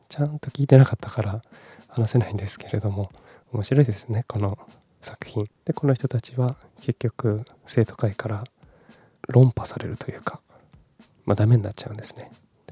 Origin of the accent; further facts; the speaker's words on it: Kumamoto, Japan; also born or lived in Fukuoka / Tokyo; 18歳から福岡、30歳から東京で暮らし、35歳で会社を辞め、地元の熊本でフリーランスのウェブライターとして生きることにした僕